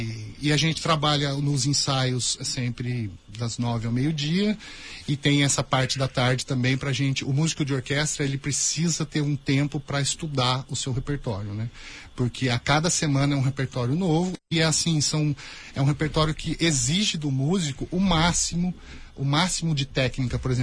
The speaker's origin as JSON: {"language": "Portuguese", "town": "Mogi Guaçu", "region": "São Paulo", "country": "Brazil", "said": "Eu sou de Mogi Guaçu, de uma cidade aqui perto, né?"}